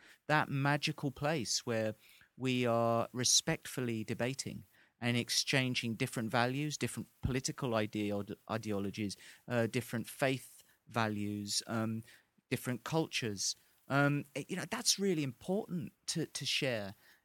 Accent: England, United Kingdom; And it was just a fantastically American moment for me as an Englishman to sort of have that exchange.

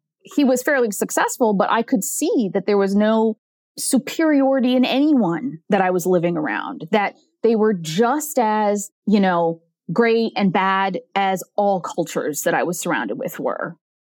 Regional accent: United States; I'm an American, right?

